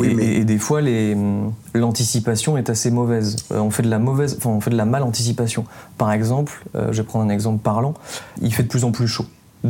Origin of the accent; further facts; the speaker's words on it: south-east France, France; je viens du sud-est de la France, qui est en cata, effectivement, dans une petite ville où il y a beaucoup, beaucoup d'inondations toutes les dernières années. Et c'est des territoires historiquement très à droite.